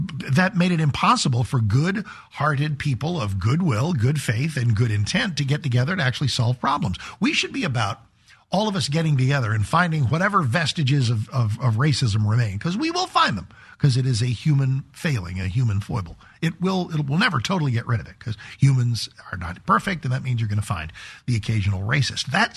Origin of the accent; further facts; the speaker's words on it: United States; I want strong borders because I'm an American.